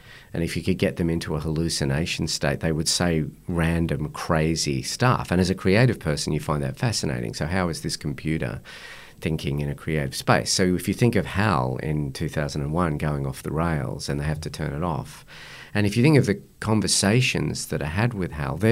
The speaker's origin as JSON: {"language": "English", "town": "Blaxland", "region": "New South Wales", "country": "Australia", "tie": "born or raised there", "also_born_or_lived": "England", "said": "We grew up in East Blaxland in the Lower Blue Mountains, and we moved to England, lived there for 3 years in the early 70s"}